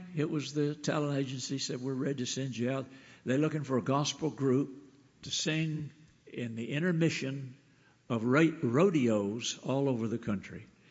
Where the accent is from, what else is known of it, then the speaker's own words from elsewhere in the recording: United States; born there; I go to church, and I was born in America.